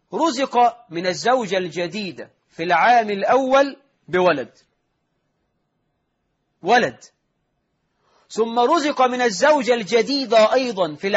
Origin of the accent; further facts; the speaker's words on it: Egypt; والحد عهد قريب عندنا في مصر، في صعيد مصر وفي ريف مصر